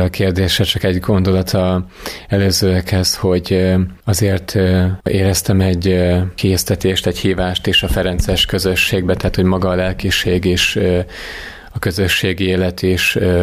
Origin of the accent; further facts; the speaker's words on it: Kiskunfélegyháza, Bács-Kiskun, Hungary; A felszentelésem után egy évet töltöttem szülővárosomban, Kiskunfélegyházán